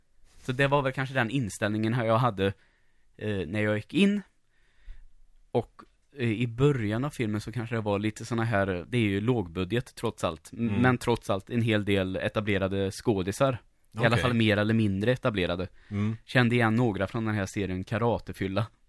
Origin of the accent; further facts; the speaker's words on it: Lidköping, Västra Götaland County, Sweden; för jag kommer från Lidköping, nära Kinnekulle.